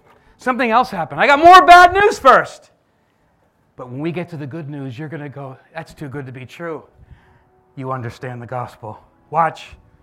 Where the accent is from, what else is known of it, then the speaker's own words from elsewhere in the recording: New Jersey, United States; I grew up in South Jersey